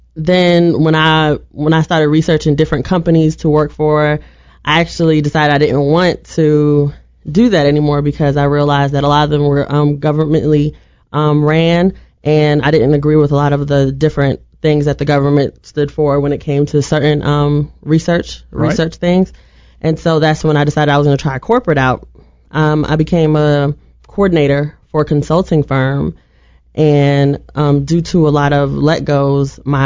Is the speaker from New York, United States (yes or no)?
yes; New York, United States; also born or lived in Hawaii; now in Atlanta, United States; Well, basically, I was born in Hawaii, raised in New York. I moved to Atlanta in 2005, and that's when I became a pescatarian.